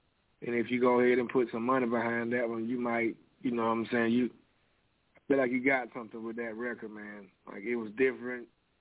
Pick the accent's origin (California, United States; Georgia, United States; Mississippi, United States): Georgia, United States; Columbus; now in Raleigh, United States; North Carolina, but I'm from Columbus, Georgia.